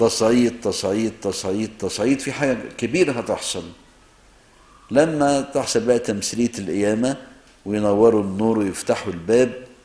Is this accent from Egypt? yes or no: yes; Egypt; عندنا في مصر